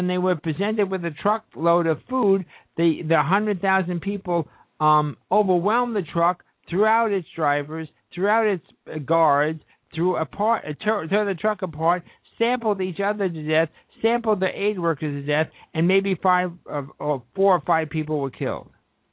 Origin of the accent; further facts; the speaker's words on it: New York City, New York, United States; folks, I come from the streets of New York. I was raised and born and raised in New York City. I'm proud of it.